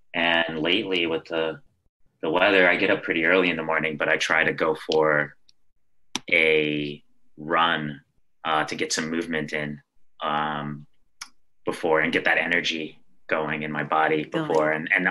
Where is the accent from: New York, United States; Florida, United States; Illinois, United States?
New York, United States; Brooklyn; I mean, we grew up in Bed-Stuy, Brooklyn in the 80s, you know, just to give one more like bright spotlight on my parents.